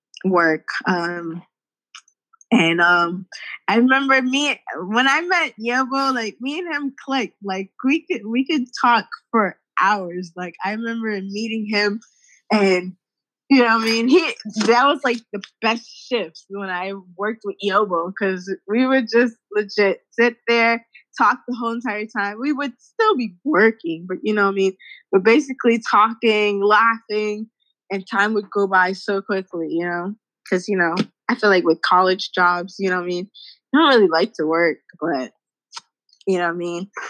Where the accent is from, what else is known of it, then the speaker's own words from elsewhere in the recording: Massachusetts, United States; We're from Massachusetts, so, you know, went to college together.